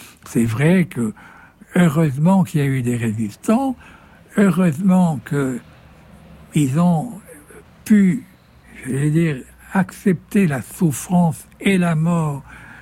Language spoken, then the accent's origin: French; France